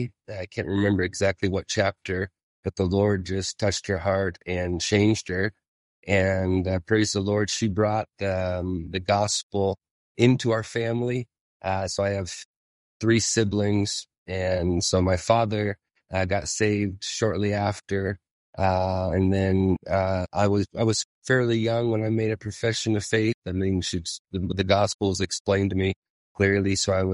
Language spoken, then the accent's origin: English; Montana, United States; now in Italy; I'm a missionary in Italy, as you've already tuned in on our last names, is that I'm from Montana. So I didn't even come from New York or New Jersey or someplace like that to get over there.